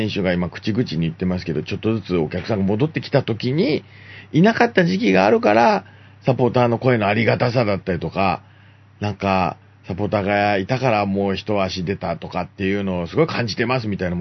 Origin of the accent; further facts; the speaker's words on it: Tochigi, Japan; 栃木だったら僕の実家泊まっていいですから